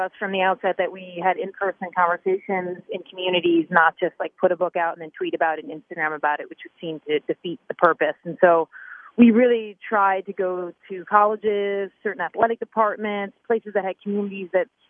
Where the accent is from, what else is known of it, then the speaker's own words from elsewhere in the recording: Quebec, Canada; I love Canada and I grew up near Montreal.